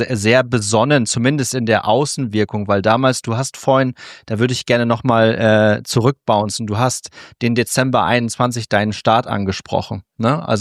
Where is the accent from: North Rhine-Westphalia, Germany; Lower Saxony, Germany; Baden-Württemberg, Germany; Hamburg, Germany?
Lower Saxony, Germany; Ich bin ja im Norden groß geworden, unweit von Bremen.